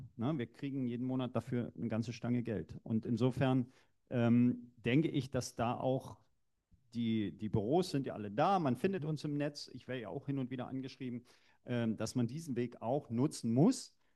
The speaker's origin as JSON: {"language": "German", "region": "East Germany", "country": "Germany", "said": "Aber ich bin ja ein Kind der DDR"}